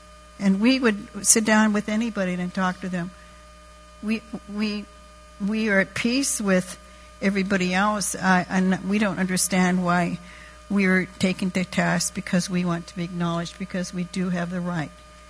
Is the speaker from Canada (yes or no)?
no; United States; we just wanted to sit down as Indian people and to talk.